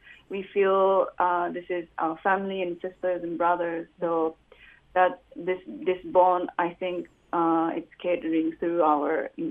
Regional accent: Japan; I'm from Japan

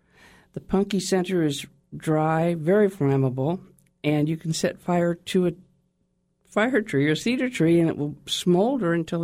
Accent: Alaska, United States; I've born and raised in Alaska, lived remotely and off the grid several times.

